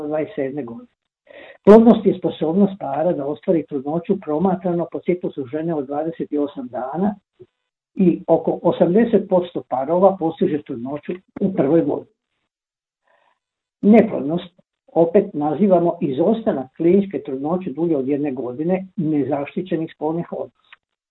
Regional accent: Croatia; kod nas u Hrvatskoj prvi puta u povijesti zemlje rodilo 50% žena starijih od 30 godina.

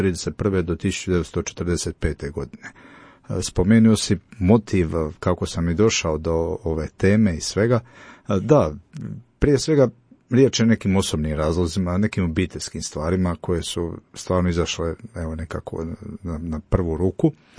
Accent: Široki Brijeg, Federation of Bosnia and Herzegovina, Bosnia & Herzegovina; also born or lived in Mostar; dolazim iz Širokog Brijega, rođen sam u Mostaru, osnovnu školu i gimnaziju fra Dominika Mandića završio sam na Širokom Brijegu.

